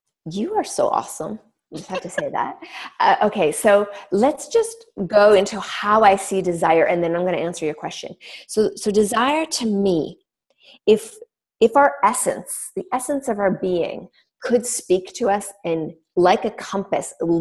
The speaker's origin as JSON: {"language": "English", "country": "Canada", "tie": "born or raised there", "said": "So I'm French Canadian born. and I was raised on a Native reservation in Canada."}